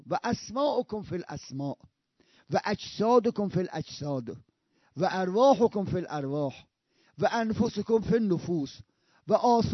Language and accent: Persian; Rasht, Gilan, Iran; خب من من بچه رشتم، اینجا ترکیه است